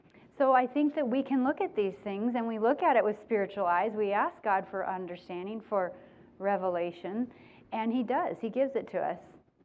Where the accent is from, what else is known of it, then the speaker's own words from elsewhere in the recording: California, United States; I'm a Californian at heart, and I don't know that that's ever going to change.